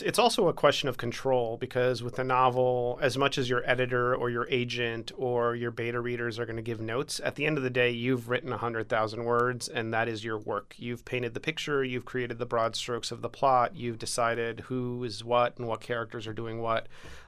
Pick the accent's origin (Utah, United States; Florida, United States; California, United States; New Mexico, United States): Florida, United States; Miami; at least the picture that I remember as a kid or growing up in Miami.